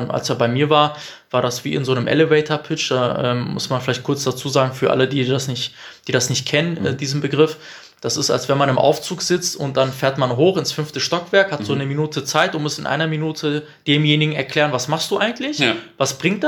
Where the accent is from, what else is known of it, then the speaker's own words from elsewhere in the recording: Bielefeld, North Rhine-Westphalia, Germany; Und dann noch als Bielefelder, das war echt grandios.